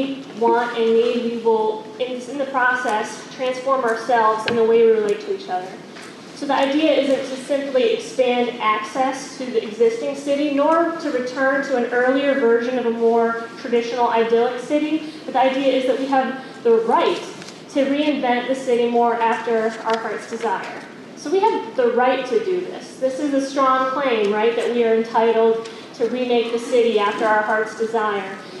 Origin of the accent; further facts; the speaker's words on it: Chicago, Illinois, United States; from Chicago.